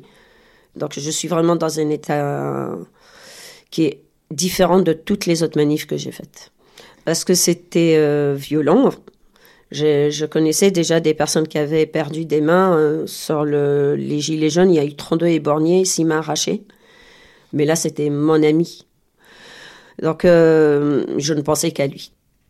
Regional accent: Algeria; Je suis née en Algérie et j'ai grandi, ma mère est pied noir, mais mon père a des origines espagnoles et turques, ma mère est franco-italienne. On est tous nés là-bas et on a grandi là-bas en fait.

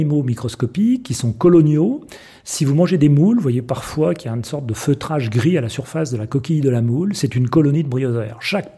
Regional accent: Villeurbanne, Auvergne-Rhône-Alpes, France; also born or lived in Lyon; Et j'ai grandi, en fait, à Villeurbanne, aux confins de Villeurbanne même, dans un endroit qui s'appelle Cusset et qui est le lieu où vivaient déjà mes arrière-grands-parents, mes grands-parents, et où mes parents se sont installés.

